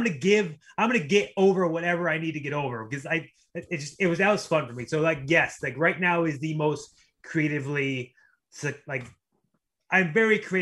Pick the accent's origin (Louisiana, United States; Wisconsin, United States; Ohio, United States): Ohio, United States; Cleveland; I'm a kid from Cleveland, Ohio. So I got a chip on my shoulder always.